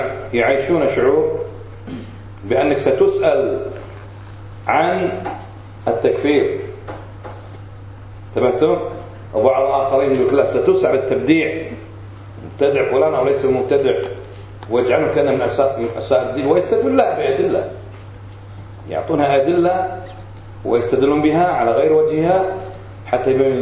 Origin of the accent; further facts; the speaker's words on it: Kuwait; لأن الحكم عندنا بالكويت وراثي